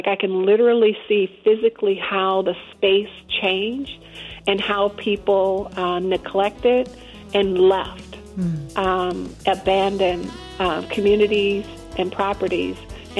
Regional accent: Detroit, Michigan, United States; So I did grow up in Detroit

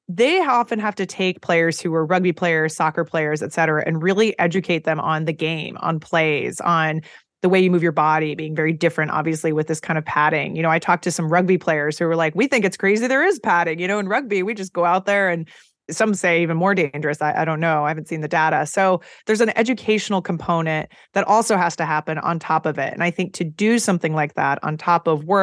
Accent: Eugene, Oregon, United States; I grew up in Eugene, Oregon, football is part of life.

